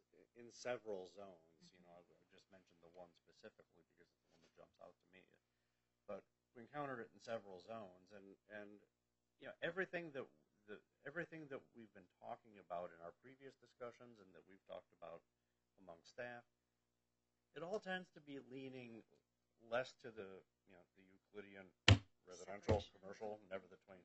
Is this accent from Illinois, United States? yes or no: yes; Chicago, Illinois, United States; Well, I'm from Chicago. That's what everything was there.